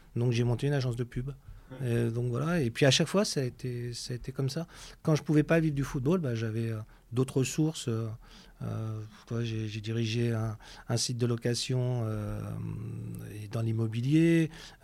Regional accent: Deauville, Normandy, France; Ouais, alors moi je suis de Deauville, oui. Donc la plus belle ville du monde. Et donc je suis Deauvillé.

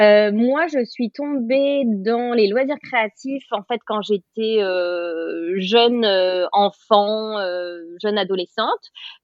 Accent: Brittany, France; moved away as an adult; now in England, United Kingdom; J'ai 35 ans, je suis française originaire de Bretagne, mais j'habite en Angleterre avec mon conjoint et nos deux petites filles depuis maintenant 5 ans.

